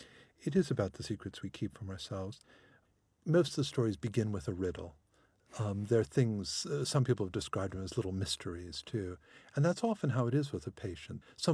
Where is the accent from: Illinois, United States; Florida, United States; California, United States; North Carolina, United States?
Illinois, United States; I think I probably before then convinced my mom or dad to buy records for me when I was growing up near Chicago.